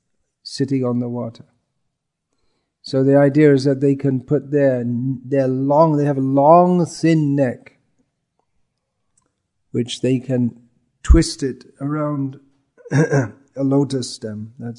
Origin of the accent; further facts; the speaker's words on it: England, United Kingdom; born there; I was born in England, and you'll see they're very common there.